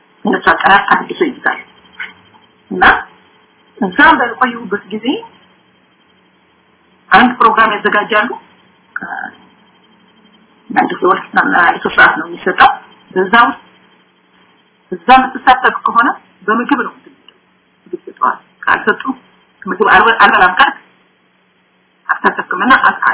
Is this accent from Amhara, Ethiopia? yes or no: yes; Gondar, Amhara, Ethiopia; ወልጅ ያደኩት ጎንደር ከተማ